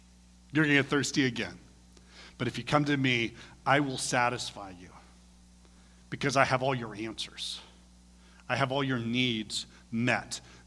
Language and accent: English; Vacaville, California, United States; I came from Vacaville. See me? Where's Vacaville? Well, it's right on I-80. It's right between Sacramento and San Francisco, right in the middle.